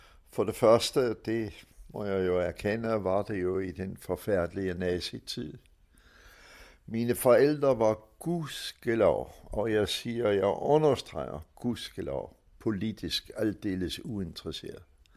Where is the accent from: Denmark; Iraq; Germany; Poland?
Germany; Magdeburg, Saxony-Anhalt; Jeg er født i Magdeburg i 1929.